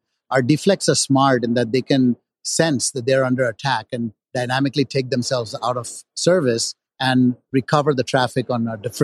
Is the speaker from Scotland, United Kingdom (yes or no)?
yes; Edinburgh, Scotland, United Kingdom; born there; I was born in Edinburgh.